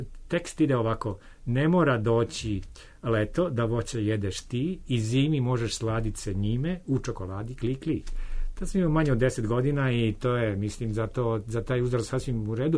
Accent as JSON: {"language": "Serbian", "town": "Užice", "region": "Central Serbia", "country": "Serbia", "tie": "born or raised there", "said": "pošto sam odrastao u vreme kad je, a rođen sam u Užicu, tamo je taj Radio Tesla i te programi na Radio Beogradu bili su zaista za mene prozor u svet."}